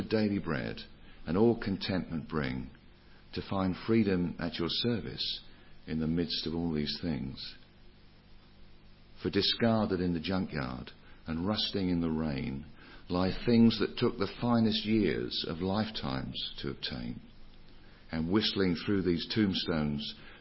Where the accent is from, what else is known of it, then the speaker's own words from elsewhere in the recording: East of England, United Kingdom; in the Brethren Chapel where I grew up in Norfolk